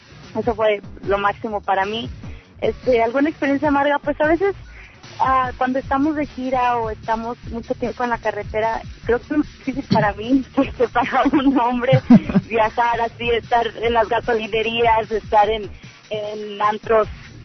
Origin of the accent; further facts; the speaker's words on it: Mexico; viniendo de una cultura latina, siendo mexicana